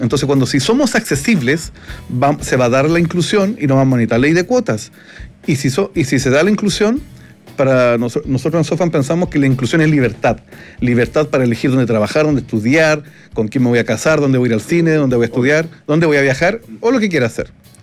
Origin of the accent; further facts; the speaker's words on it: Yungay, Ñuble, Chile; Nosotros somos de la región de Ñuble, yo vengo de Yungay